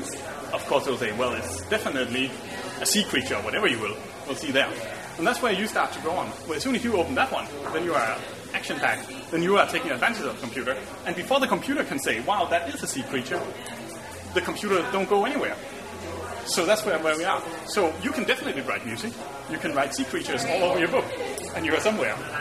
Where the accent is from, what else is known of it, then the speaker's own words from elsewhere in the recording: Faroe Islands; The Faroe Islands.